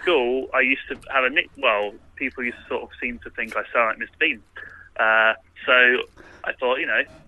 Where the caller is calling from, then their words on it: Harrow, London, United Kingdom; Harrow in London.